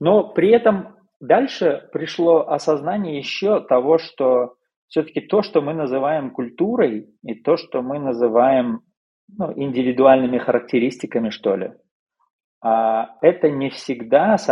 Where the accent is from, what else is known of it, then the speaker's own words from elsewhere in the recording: Tajikistan; Я вырос в Таджикистане